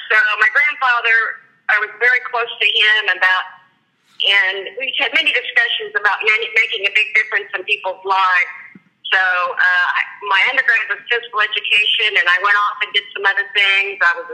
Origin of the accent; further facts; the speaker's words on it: Woodward, Oklahoma, United States; I taught in Woodward, Oklahoma. I'm from Woodward originally.